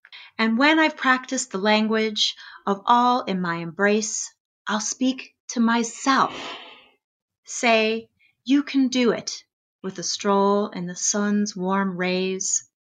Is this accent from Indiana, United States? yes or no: no; Lakewood, Colorado, United States; I'm a poet from Lakewood, Colorado